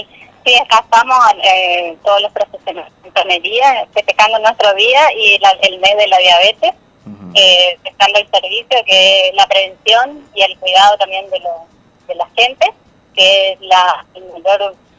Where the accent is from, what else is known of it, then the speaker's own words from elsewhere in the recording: Posadas, Misiones, Argentina; now in Santo Tomé, Argentina; Soy de Misiones, de Posada. De allá nos trasladaron para este lado.